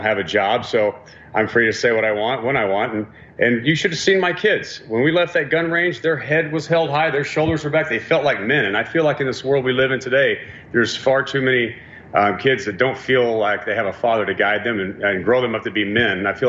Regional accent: Texas, United States; I mean, I grew up in Texas, and you know, we'd go hunting as kids

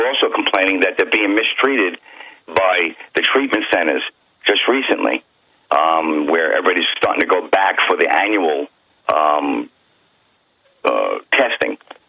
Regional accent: United States

